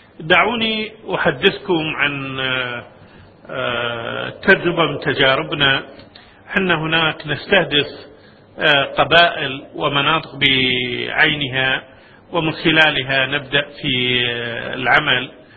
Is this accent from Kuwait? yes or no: yes; Kuwait; وانطلقت مجموعة من الشباب عندنا في الكويت